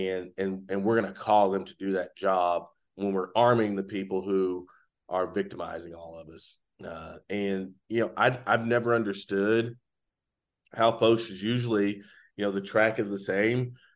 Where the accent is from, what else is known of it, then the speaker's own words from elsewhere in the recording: United States; It's a great thing about being American, frankly.